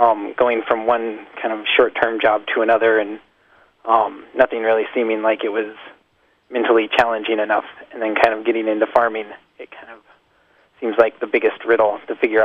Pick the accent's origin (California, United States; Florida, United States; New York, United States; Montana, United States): Montana, United States; born there; I was born in Montana, but there's a pretty thriving local food scene there as well.